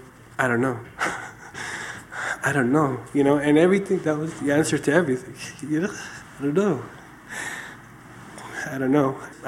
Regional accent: Miami, Florida, United States; now in Chile; And the weather has been horrible for me growing up in Miami, so close to the equator. I have never bought a scarf.

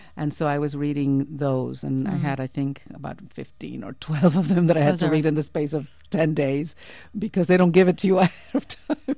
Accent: Puerto Rico; I grew up in Puerto Rico, so I'm there frequently.

